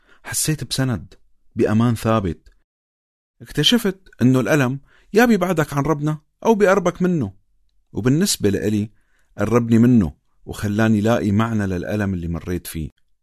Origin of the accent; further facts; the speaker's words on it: Aleppo, Aleppo Governorate, Syria; عمري 35 سنة، وأنا من حلب.